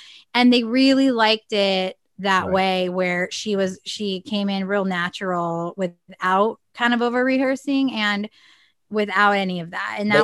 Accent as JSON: {"language": "English", "region": "California", "country": "United States", "said": "and now we relocated to Carlsbad just because I'm from North County anyway."}